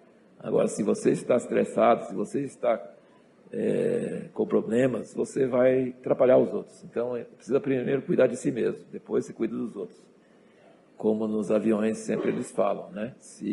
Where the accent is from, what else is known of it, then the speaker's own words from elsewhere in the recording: Jundiaí, São Paulo, Brazil; Nós somos de Jundiaí